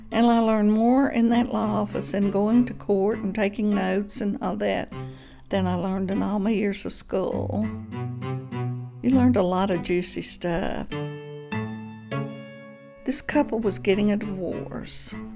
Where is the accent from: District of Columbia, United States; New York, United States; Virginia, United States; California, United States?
Virginia, United States; I grew up over in Bland County on a farm.